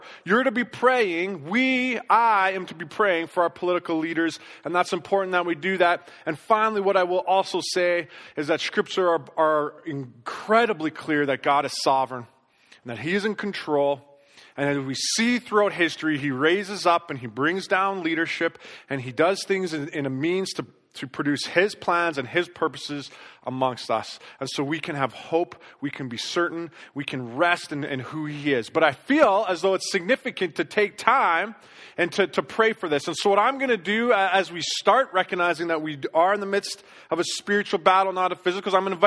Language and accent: English; Canada; tomorrow as a Canadian